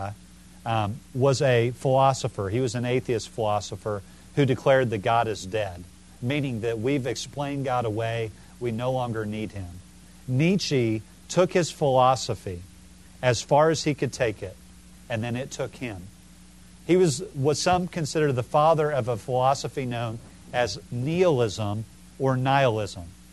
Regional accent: Illinois, United States; I'm from Illinois, and the last time I was back there, I saw in Chicago there was a Beckett play.

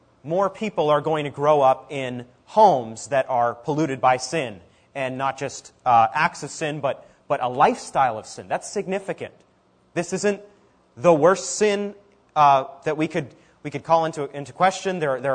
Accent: Maine, United States; I'm from Maine, and she was on Facebook, and we grew up down the street from each other.

